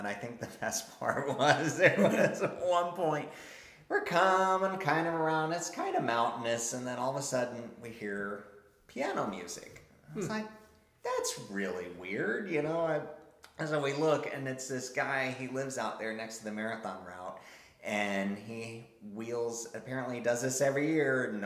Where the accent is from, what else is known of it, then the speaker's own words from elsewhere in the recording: Florida, United States; we're from Florida. So it's like, it doesn't impress me at all, to be honest.